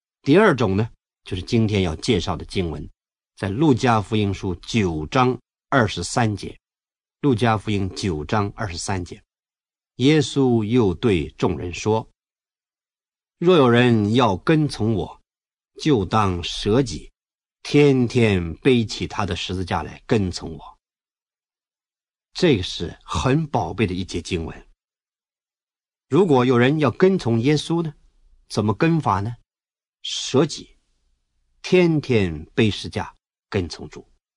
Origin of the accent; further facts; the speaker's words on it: China; 这位戴先生他在中国做了不少工作，上帝实在重用他，我们中国人不会忘记他。